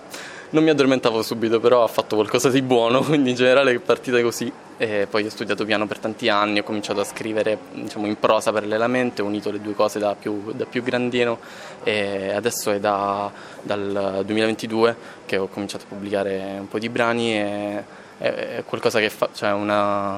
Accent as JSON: {"language": "Italian", "region": "Sicily", "country": "Italy", "said": "Io sono siciliano"}